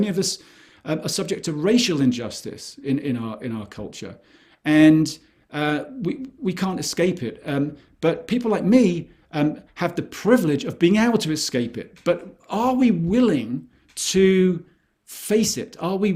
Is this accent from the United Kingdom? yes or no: yes; United Kingdom; I say that as a British person who comes from a country where people would just get on a boat, go anywhere in the world, and put a flag in the ground and say, right, this is ours now